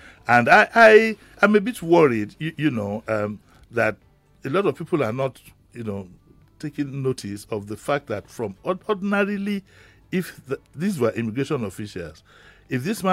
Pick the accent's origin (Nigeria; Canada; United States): Nigeria; I'm sorry to say I'm a Nigerian, so I'm sorry, but that's what it is.